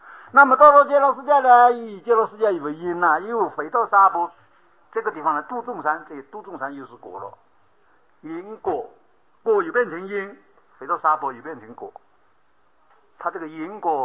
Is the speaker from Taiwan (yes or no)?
no; China